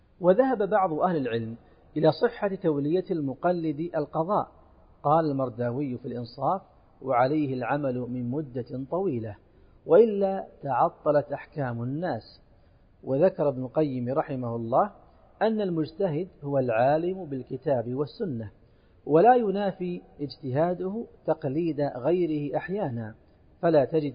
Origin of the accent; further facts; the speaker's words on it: Saudi Arabia; على بلادنا المملكة العربية السعودية